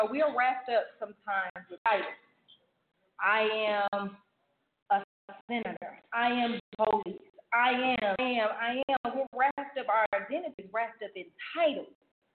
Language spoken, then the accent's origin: English; Chicago, Illinois, United States; Call in 773. I'm from Chicago, baby.